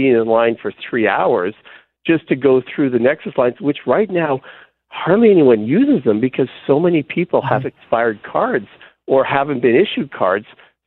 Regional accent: Canada; now in United States; I'm a Canadian who lives in the U.S.

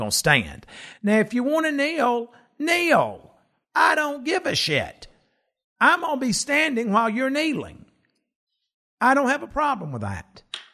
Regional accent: United States; And you know, I am an American.

